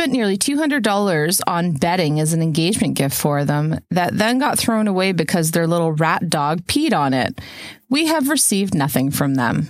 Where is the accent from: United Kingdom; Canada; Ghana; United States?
Canada; It's just I'm Canadian, so I automatically auto-corrected my brain to Regina, Saskatchewan.